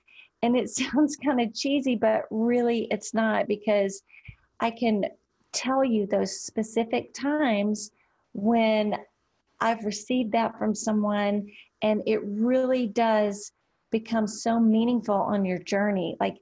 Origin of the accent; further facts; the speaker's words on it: Trenton, Tennessee, United States; I'm from Trenton, Tennessee.